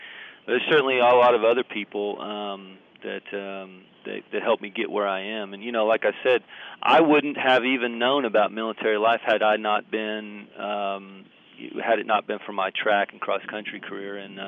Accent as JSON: {"language": "English", "region": "Oklahoma", "country": "United States", "tie": "born or raised there", "said": "I grew up in Oklahoma, and I will always consider myself an Oklahoman. And so I have a lot of pride in where I come from."}